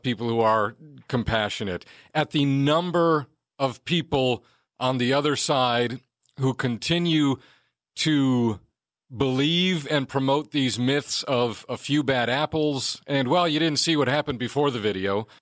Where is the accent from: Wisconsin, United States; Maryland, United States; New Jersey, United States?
Wisconsin, United States; I am originally from Wisconsin